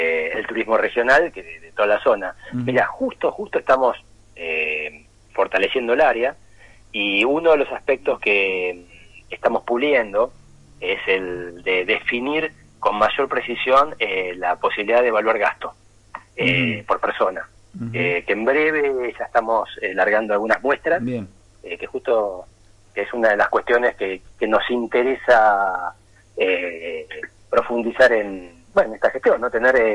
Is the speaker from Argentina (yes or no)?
yes; Argentina; Entonces, bueno, capeando como somos los argentinos, crisis y situaciones complejas